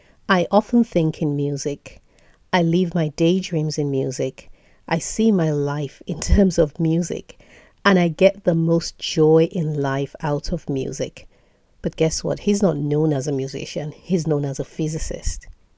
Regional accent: Nigeria; I'm Nigerian and I grew up in Nigeria.

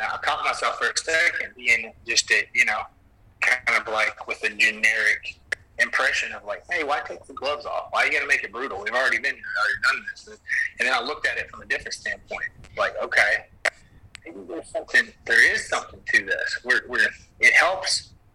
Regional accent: Arkansas, United States; I'm not from this area. I grew up in Arkansas, actually, but I was coming down here to fight because there was no fighting in Arkansas.

